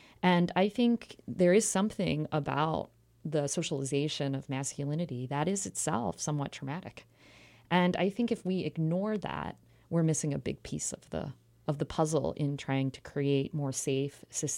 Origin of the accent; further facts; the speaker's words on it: Philadelphia, Pennsylvania, United States; I really attribute much of my scholarship and professional life to growing up in Philadelphia. I lived in and was in West Philly during the move, which was pretty influential to my childhood.